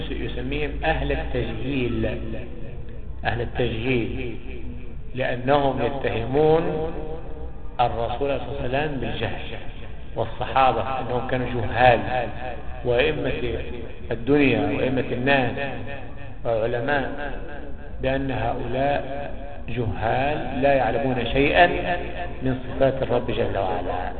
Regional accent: Egypt; عندنا في مصر

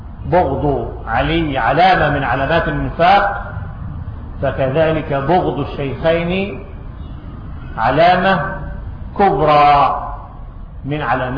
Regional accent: Egypt; والعجب ممن فتحوا لهم صدورهم في بلدنا مصر خاصة بعد هذه الثورة المشؤومة

